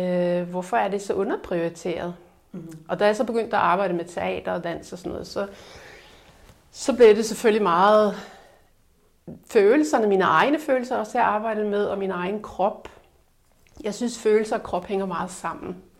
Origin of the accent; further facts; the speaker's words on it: Norway; now in Denmark; Og jeg kom til Danmark fra Norge, hvor jeg kommer fra, for at spille teater.